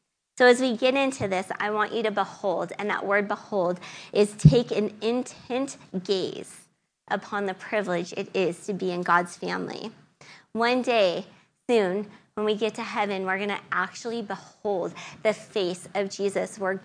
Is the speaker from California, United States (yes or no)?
yes; California, United States; I grew up in California. I'm from California, and some of you know that there's a term there.